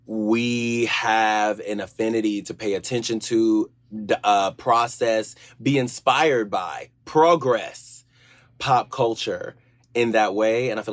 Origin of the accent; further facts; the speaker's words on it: Georgia, United States; I grew up in Georgia. I grew up in a really conservative space.